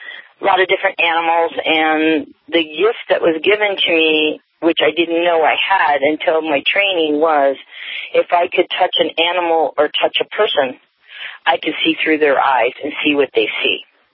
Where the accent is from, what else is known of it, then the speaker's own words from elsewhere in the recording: Harrisburg, Pennsylvania, United States; born there; I was born in the Harrisburg, Pennsylvania area to a Native father and to a woman from Wales.